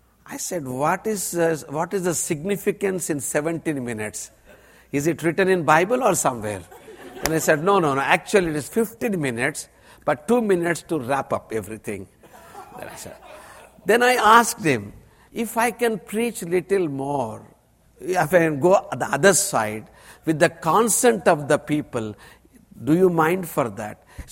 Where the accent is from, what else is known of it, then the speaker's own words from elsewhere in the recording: India; accent: Indian; English is a second language; When I say these words, I hope you are understanding my accent. God has given me a strong Indian accent.